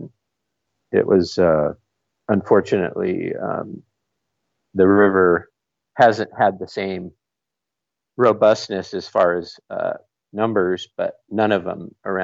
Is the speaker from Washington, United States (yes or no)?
yes; Washington, United States; born and raised right here in Washington State, and still live here now.